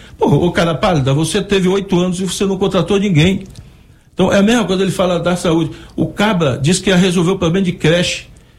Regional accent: Bahia, Brazil; Eu, como baiano, fico envergonhado.

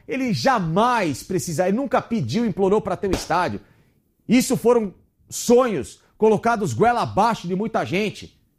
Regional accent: São Paulo, Brazil; porque eu sou do Tatuapé, eu posso falar muito bem.

